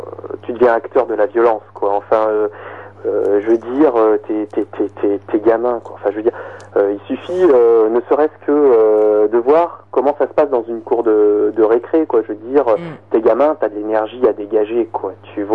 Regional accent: Auvergne-Rhône-Alpes, France; moi je suis auvergnat, hein, j'ai été hospitalisé à Paris

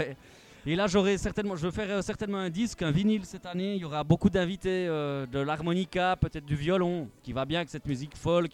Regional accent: Jura, Switzerland; je suis originaire du Jura suisse, donc dans les franches montagnes, région de montagne.

